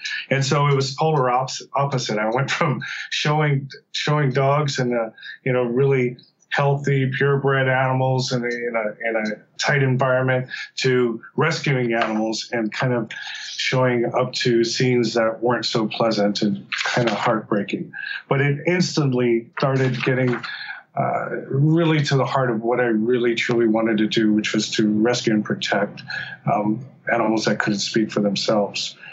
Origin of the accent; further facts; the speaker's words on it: Hawaii, United States; I was born and raised on Oahu and surrounded by show dogs.